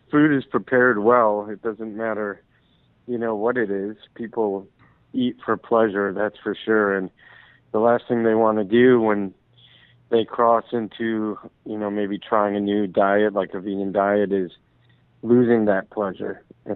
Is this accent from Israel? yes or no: yes; Israel; me growing up in Israel